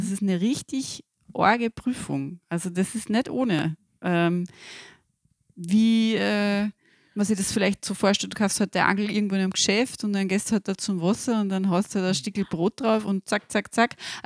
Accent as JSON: {"language": "German", "country": "Austria", "said": "dann ist das, glaube ich, bei uns in Österreich nur eine der leichtesten Versionen, um sich da so naturverbunden zu fühlen."}